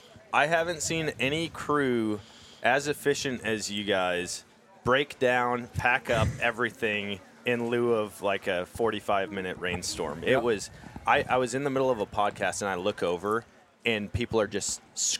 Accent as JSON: {"language": "English", "town": "Eau Claire", "region": "Wisconsin", "country": "United States", "tie": "born or raised there", "said": "That's where I grew up. I grew up in Eau Claire."}